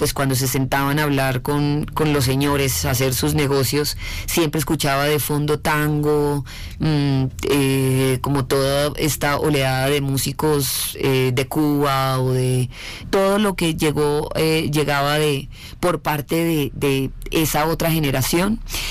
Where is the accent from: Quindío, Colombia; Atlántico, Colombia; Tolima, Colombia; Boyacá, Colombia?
Quindío, Colombia; quería hacer la música que llegaba a mis oídos desde mi tierra, desde el Quindío, desde mi familia, que era muy musical